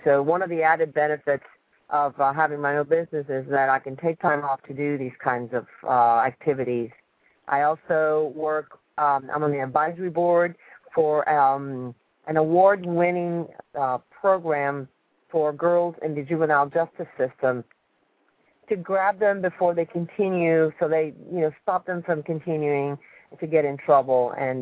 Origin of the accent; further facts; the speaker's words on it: Baton Rouge, Louisiana, United States; moved away as an adult; also born or lived in Cuba; now in Miami, United States; Well, I moved to Florida in 1987 with my daughter. She was first grade at the time, and I grew up in Louisiana. I grew up in Baton Rouge, Louisiana, but I was born in Cuba. So this was kind of a homecoming for me to live in Miami.